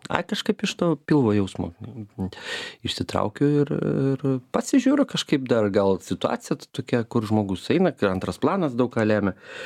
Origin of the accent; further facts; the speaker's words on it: Suvalkija, Lithuania; Suvalkietis ir filologas, aš teisiklingai viską stengiuosi daryti ir teisingai rašyti ir kirčiuoti.